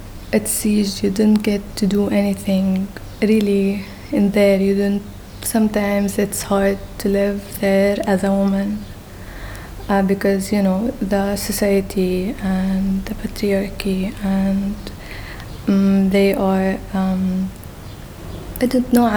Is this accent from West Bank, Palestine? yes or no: no; Gaza, Gaza Strip, Palestine; I mean, I feel like also my relationship with Gaza, it's complicated, because when I was there